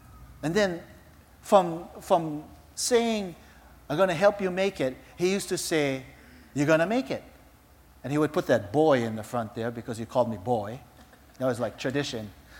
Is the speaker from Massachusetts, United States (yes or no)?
no; Honolulu, Hawaii, United States; When I was a kid growing up in Palolo Valley, I loved sports, and my dad would always help me out.